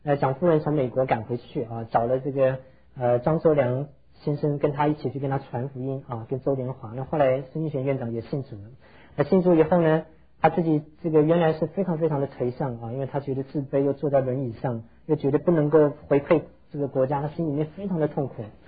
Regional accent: Taiwan; 我想我们从台湾来的都知道他

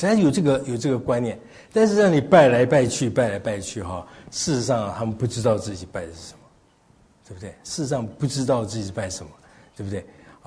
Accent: Taiwan; 我从台湾来的嘛，台湾人很聪明的

